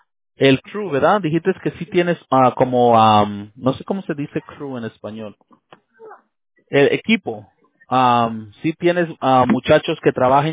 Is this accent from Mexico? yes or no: yes; Monterrey, Nuevo León, Mexico; yo soy de Monterrey, allá del norte, donde sea el cabrito.